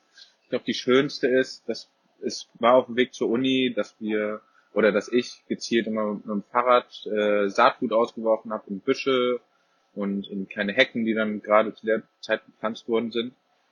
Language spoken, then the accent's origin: German; Cologne, North Rhine-Westphalia, Germany; ich komme ursprünglich aus Köln